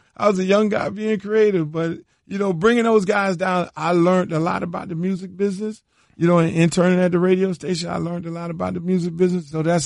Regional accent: Miami, Florida, United States; I grew up in Liberty City on 58 Terrace in 11th Avenue, in the heart of it, not too far from the Poke and Bean Projects, which is technically called Liberty Square Housing Projects.

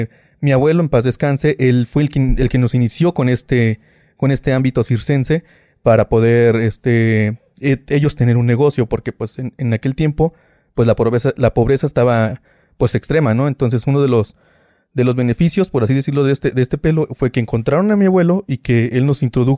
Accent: Loreto, Zacatecas, Mexico; Venimos del municipio de Loreto, Zacatecas. Toda mi familia radica ahí y pues ya, como te lo digo

